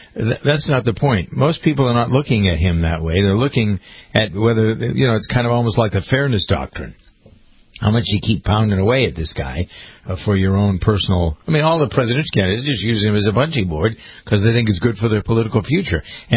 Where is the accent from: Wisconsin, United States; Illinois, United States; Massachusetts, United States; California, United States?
Massachusetts, United States; Framingham; We just had something new in my hometown of Framingham, Massachusetts.